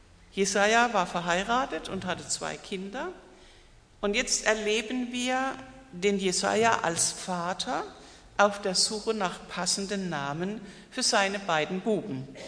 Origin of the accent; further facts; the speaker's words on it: Diedesheim, Baden-Württemberg, Germany; also ich bin ja im Neckartal aufgewachsen und also in Diedesheim, Neckar-Els